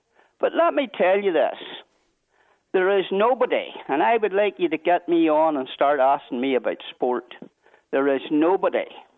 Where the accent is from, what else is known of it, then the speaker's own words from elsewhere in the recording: United Kingdom; I am British. Believe it or not, I am British.